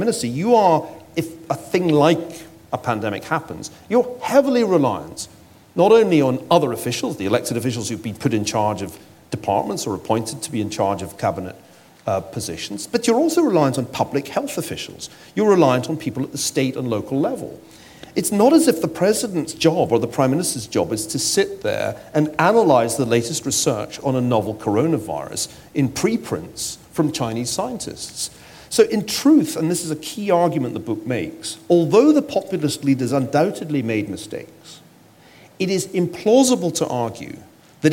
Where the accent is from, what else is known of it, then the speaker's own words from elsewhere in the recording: United Kingdom; Now, I didn't know what SOL stood for, being British.